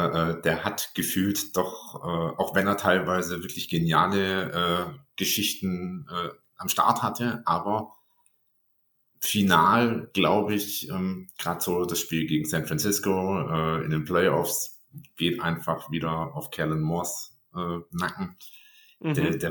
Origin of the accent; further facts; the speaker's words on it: Ravensburg, Baden-Württemberg, Germany; Also hier im Süden, ich selber bin aus Ravensburg